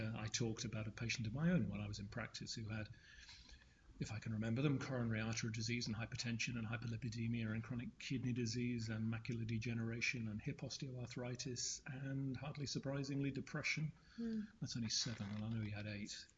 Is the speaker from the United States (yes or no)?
no; United Kingdom; I'm from the United Kingdom